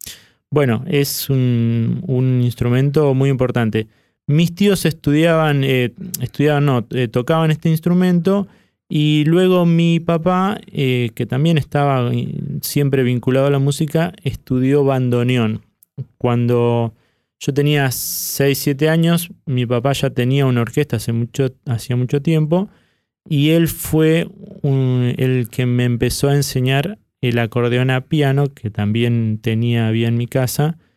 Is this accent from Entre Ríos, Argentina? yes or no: yes; Gilbert, Entre Ríos, Argentina; Donde nací, donde me crié, en el departamento Gualeguaychú, hasta los 17, 18 años que luego me fui a estudiar a Paraná.